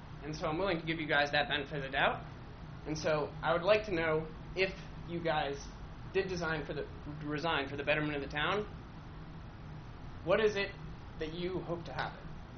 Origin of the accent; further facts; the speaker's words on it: Roosevelt, United States; now in Maine, United States; live in Maine most of the year, and I come back to Roosevelt for the summers at times, and my family, I grew up in Roosevelt.